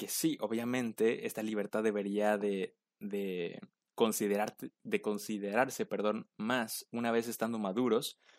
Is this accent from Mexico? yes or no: yes; Mexico; born there; yo agradezco haber nacido en México